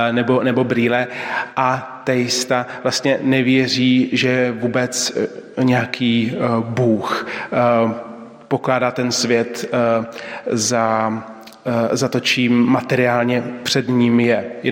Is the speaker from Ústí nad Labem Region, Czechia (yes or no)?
no; Prague, Czechia; Jsem původem z Prahy a dnes také z Prahy